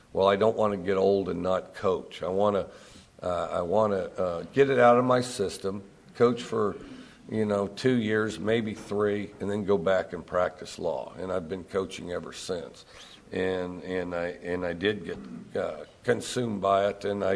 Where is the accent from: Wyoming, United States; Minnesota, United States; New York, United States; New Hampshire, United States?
Wyoming, United States; and I'm from Wyoming, and so anybody from Wyoming, we ought to have some kind of a head nod or something, because there's not too many guys from Wyoming.